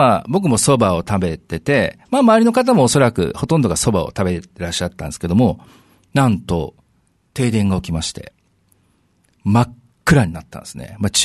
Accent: Tokyo, Japan; 僕もね、あやちゃんも東京出身で

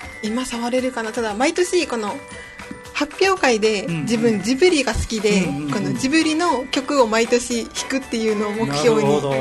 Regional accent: Tomigusuku, Okinawa, Japan; 出身は医療生協の本部がある豊見城市の出身です。

